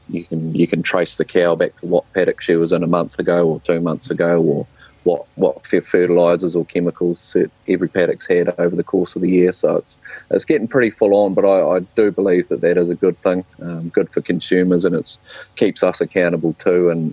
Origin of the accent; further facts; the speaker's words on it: Taranaki, New Zealand; I was born and bred in Taranaki, so I've lived here all my life apart from a bit of an OE. But yeah, I was actually brought up in town as well. Made the move to the country permanently when I left school.